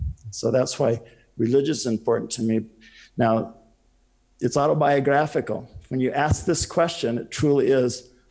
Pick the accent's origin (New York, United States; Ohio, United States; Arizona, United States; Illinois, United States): Arizona, United States; Prescott; I was raised in Prescott, Arizona. When I lived in Prescott and was in high school and junior high school, there was only about 20,000 people.